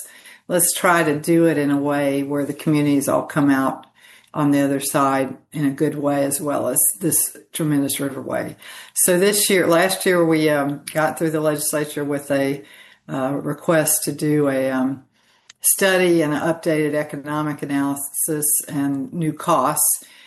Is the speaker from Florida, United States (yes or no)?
yes; Ocala, Florida, United States; born there; Well, I was born in Ocala, Florida, and spent the summers just a short distance from the Ocklawaha